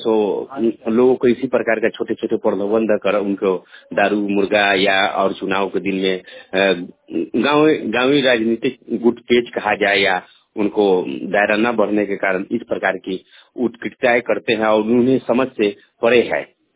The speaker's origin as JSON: {"language": "Hindi", "town": "Chhapra", "region": "Bihar", "country": "India", "said": "और मैं बिहार का रहने वाला हूँ, बिहार के छपरा जिला से।"}